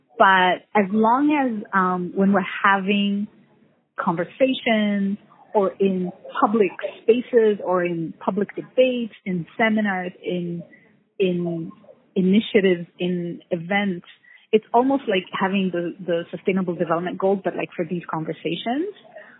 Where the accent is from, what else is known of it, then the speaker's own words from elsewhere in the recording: Kenya; because I'm from Kenya and live here